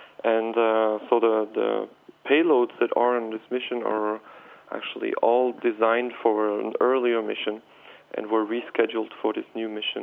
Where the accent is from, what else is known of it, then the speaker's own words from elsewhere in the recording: Neuchâtel, Switzerland; Okay, I'm from Neuchâtel here in Switzerland